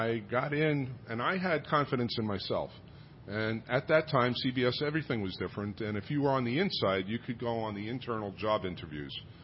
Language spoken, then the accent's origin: English; New York City, New York, United States; I grew up in New York City. I was a graduate of Fordham University, which has turned out a lot of famous journalists and sports people.